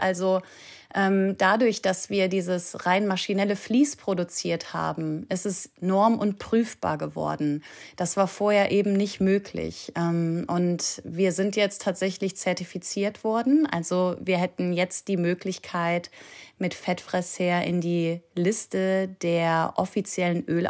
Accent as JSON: {"language": "German", "region": "North Rhine-Westphalia", "country": "Germany", "lives_now": "Kiel, Germany", "said": "Also ich bin selber keine Kielerin. Ich komme aus Nordrhein-Westfalen und habe all meine Kindheitsurlaube aber an der Ostsee verbracht und wohne jetzt auch hier, bin darüber auch ganz glücklich."}